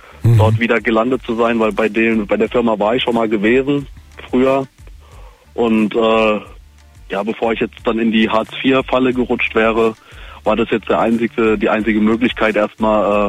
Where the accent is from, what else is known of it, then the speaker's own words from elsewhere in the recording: Frankfurt, Hesse, Germany; Aus Frankfurt.